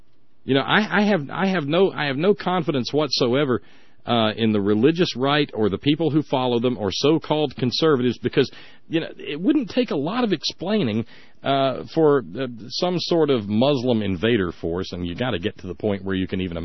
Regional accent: Alabama, United States; I grew up in Alabama, and it was a dry county, Susan. And dry county means we don't sell none of it.

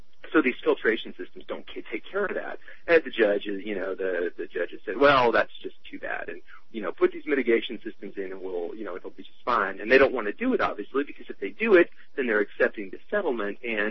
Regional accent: Appalachia, United States; now in New York, United States; I mean, I'm an Appalachian.

